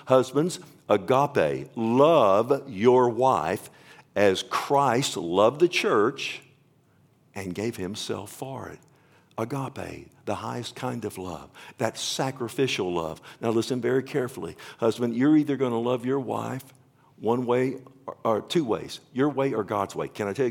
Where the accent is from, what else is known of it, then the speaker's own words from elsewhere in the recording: Texas, United States; so I didn't know any better. I'm from Texas.